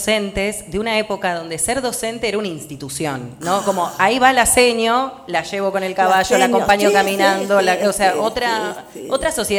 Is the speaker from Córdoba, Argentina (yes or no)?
no; Buenos Aires, Argentina; now in San Andrés de Giles, Argentina; Yo vengo de la Capital